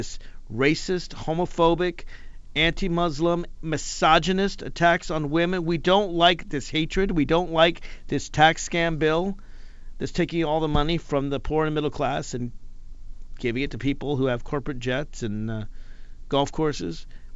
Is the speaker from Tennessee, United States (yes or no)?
yes; Nashville, Tennessee, United States; I'm a Southerner. I come from Nashville, Tennessee, so I feel it myself.